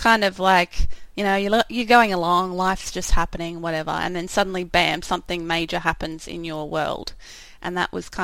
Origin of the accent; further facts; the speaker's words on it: Australia; As you can probably hear, I'm an Aussie